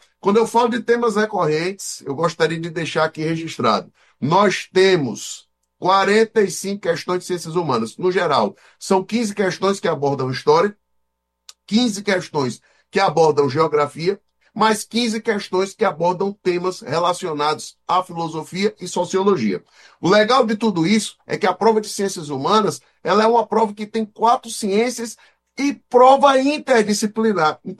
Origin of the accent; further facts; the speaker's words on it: Fortaleza, Ceará, Brazil; lá na cidade de Fortaleza, cidade onde eu nasci.